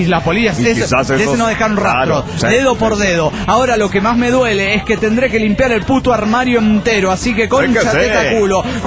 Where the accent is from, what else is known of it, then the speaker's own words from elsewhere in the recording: Monterrey, Nuevo León, Mexico; de Monterrey, Nuevo León, México.